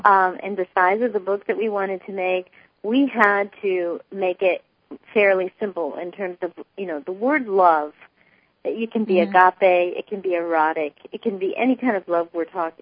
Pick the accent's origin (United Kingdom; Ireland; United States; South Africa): Ireland; you know, I'm Irish, okay? I have plenty of Catholicism in my background, too, okay?